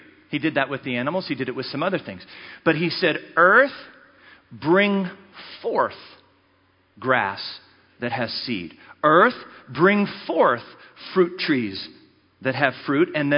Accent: United States; born there; When I was born in 1967 in America, there was about 100 million people.

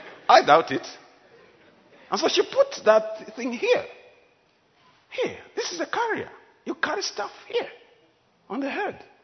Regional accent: Solwezi, North-Western Province, Zambia; English is a second language; You know, the way I come from Winlunga, Solwezi.

